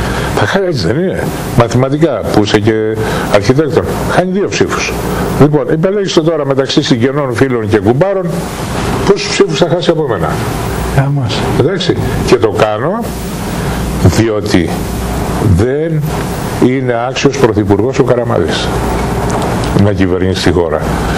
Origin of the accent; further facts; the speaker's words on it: Central Greece, Greece; όταν πηγαίνω στο χωριό μου, στο νομό Φιότιδο, στην επαρχία Λοκρίδος, επειδή εκεί η συγχωρεμένη μάνα μου και ο συγχωρεμένος ο πατέρας μου, από εκείνη η καταγωγή τους